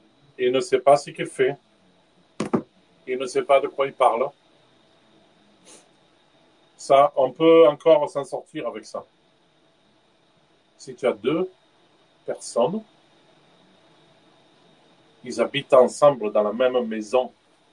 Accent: Finland; moved away; also born or lived in Kazakhstan; Je viens de Finlande, moi.

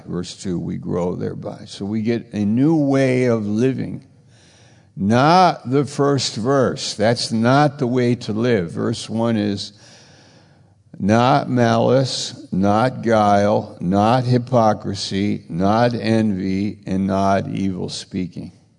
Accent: United States; I'm an American. Wow, that's a blessing.

